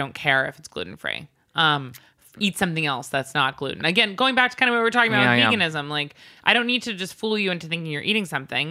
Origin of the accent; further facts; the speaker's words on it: New York City, New York, United States; I'm from New York City.